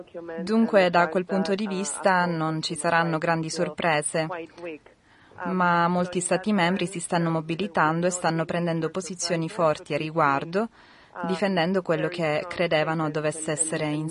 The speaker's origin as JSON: {"language": "Italian", "country": "Mexico", "said": "Dal mio punto di vista, posso dirvi che vengo dal Messico, dove la società civile si è fatta sentire molto e ha fatto molta pressione sul presidente per non far cancellare la sua partecipazione a UNGAS."}